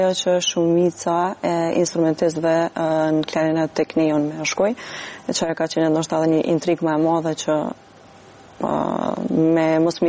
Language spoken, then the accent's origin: Albanian; Prizren, Prizren District, Kosovo; jam klarinetiste nga Prizreni